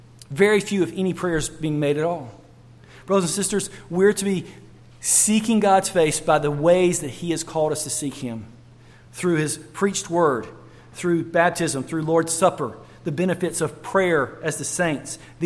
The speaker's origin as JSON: {"language": "English", "region": "North Carolina", "country": "United States", "tie": "born or raised there", "accent": "North Carolina", "said": "I didn't. I grew up in North Carolina. Most of you know that from my accent. And I grew up with fields all around me."}